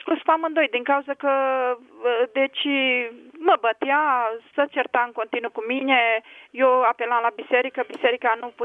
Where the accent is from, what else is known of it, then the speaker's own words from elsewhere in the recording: Bihor County, Romania; El era din Teleorman, eu eram din Bihor.